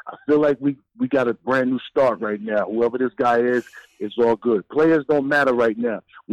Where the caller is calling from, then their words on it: North Carolina, United States; from North Carolina, man.